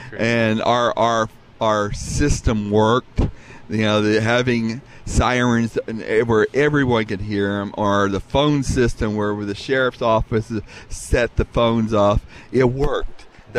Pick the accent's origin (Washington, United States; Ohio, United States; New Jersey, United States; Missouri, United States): Ohio, United States; Killbuck; You know, I'm a boy from Kilbuck, Ohio, and I grew up in the early age when we lived in Kilbuck and the 1969 flood happened.